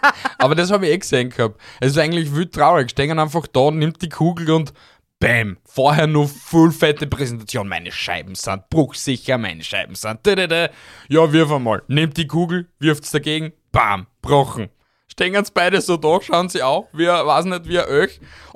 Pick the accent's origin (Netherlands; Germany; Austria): Austria; aber es gibt sicher in Amerika mehr Orten, dass du einen Menschen irgendwie verschwinden lässt, als bei uns in Österreich